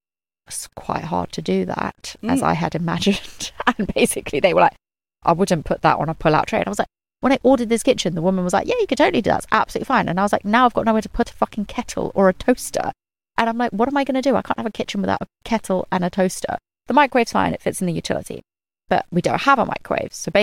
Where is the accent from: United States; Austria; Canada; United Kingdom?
United Kingdom; I think as many a British person, I am well aware of Charles Bronson